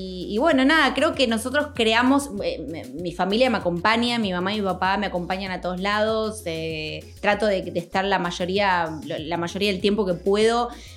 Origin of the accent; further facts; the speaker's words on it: Argentina; Primero que yo soy re argentina, o sea, donde me ven soy, viste, estoy con mi mate, con mi alfajor